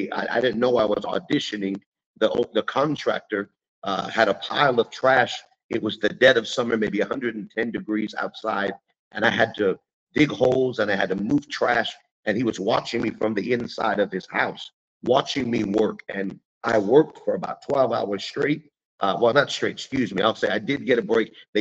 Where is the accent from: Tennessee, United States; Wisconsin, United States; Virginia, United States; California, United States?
California, United States; See, I grew up in California, and I started working at 14 years old construction.